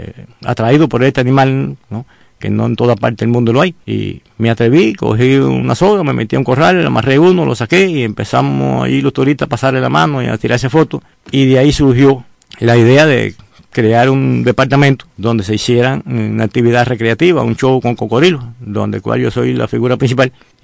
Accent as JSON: {"language": "Spanish", "country": "Cuba", "said": "como cubano al fin tiene su la música engrabada en el alma"}